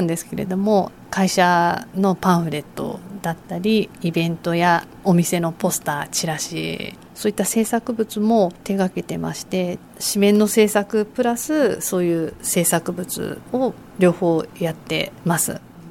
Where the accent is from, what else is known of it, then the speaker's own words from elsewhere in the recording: Yokohama, Kanagawa, Japan; now in Chigasaki, Japan; 出身は横浜です。で、今住んでるところは茅ヶ崎です。